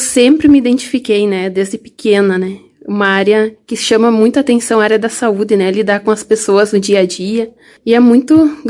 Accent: Ijuí, Rio Grande do Sul, Brazil; sou natural de Ijuí, Rio Grande do Sul.

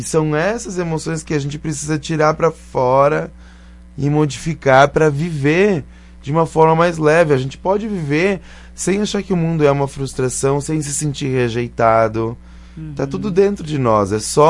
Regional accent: Caxias, Brazil; mais a Andy e eu, que somos daqui de Caxias.

